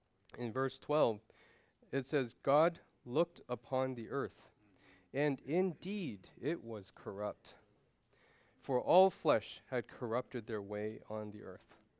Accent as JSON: {"language": "English", "country": "Canada", "said": "I'm not American, but even in my country, in Canada"}